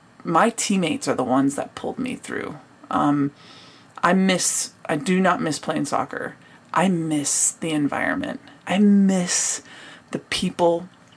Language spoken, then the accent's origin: English; United States; Being an American, I didn't grow up watching men's soccer.